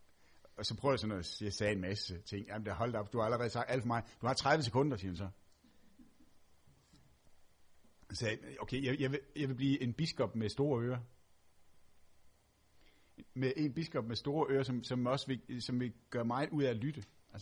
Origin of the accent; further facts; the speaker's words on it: Region of Southern Denmark, Denmark; accent: Funen dialect; also born or lived in Aarhus; selvom jeg er fynbo og taler sproget dernede